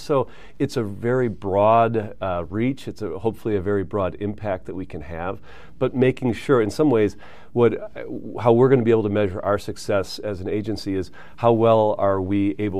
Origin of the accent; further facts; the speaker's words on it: Milwaukee, Wisconsin, United States; I've been a Milwaukee resident most of my life. I grew up, born and raised in Wisconsin, lived in Milwaukee most of my life, went to Marquette University, left town after college and went off to work in Washington, D.C. for a little while